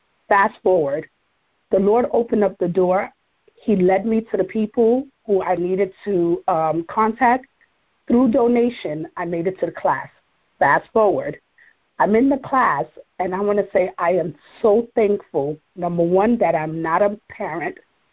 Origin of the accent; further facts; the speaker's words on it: New York, United States; I am originally from New York. Well, actually, I do live in New York.